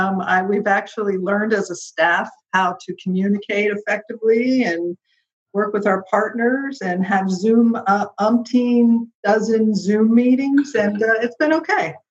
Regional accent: Bradenton, Florida, United States; also born or lived in Gainesville; now in St. Petersburg, United States; Well, I am almost a Florida native. My family moved here when I was a child, and I grew up in Bradenton. Then I went to the University of Florida and lived in Gainesville, Florida for 32 years.

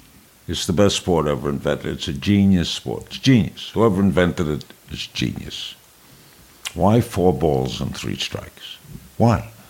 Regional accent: Brooklyn, New York, United States; moved away as an adult; in Brooklyn, growing up in Brooklyn, baseball was part of the fabric of your life.

